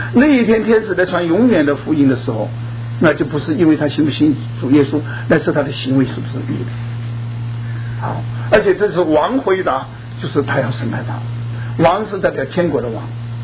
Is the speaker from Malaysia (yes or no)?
no; China; 那么因为我是从大陆来